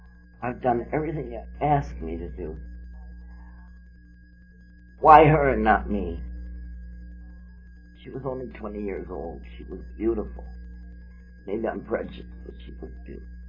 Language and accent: English; Ireland; born there; But you see, I was born in Ireland.